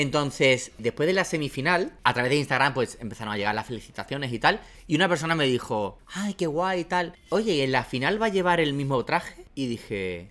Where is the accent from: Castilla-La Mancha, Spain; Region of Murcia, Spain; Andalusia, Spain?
Andalusia, Spain; Seville; que lo utilicé para un bolo en Sevilla, además, porque era mi tierra, era como algo especial